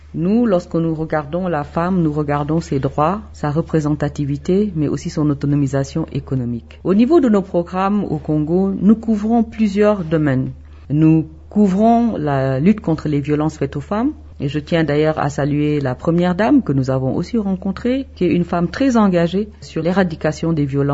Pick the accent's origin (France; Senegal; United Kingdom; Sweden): Senegal; Moi, je viens du Sénégal.